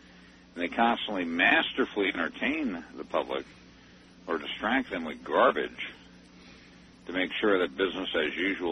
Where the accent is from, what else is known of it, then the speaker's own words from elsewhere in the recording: Arizona, United States; I'm from Arizona, so there's a big red staples button.